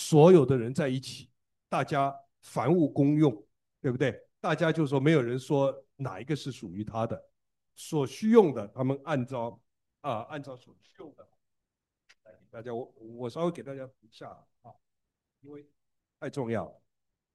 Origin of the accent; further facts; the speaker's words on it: China; now in United States; 我们其实都来自中国的五湖四海。啊，我们在中国都不在一个地方的